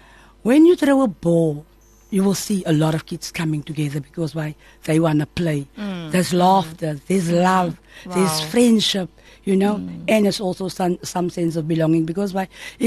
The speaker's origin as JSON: {"language": "English", "town": "Manenberg", "region": "Western Cape", "country": "South Africa", "said": "I'm from Menenberg."}